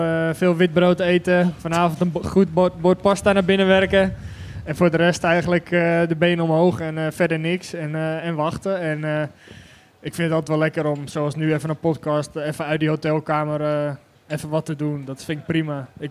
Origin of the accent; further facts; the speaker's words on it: Netherlands; Het is voor mij 45 minuten rijden vanaf huis.